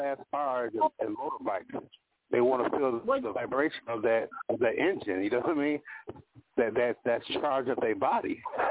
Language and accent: English; United States; I'm American Chief Cherokee Indian. I knew that since I was a child.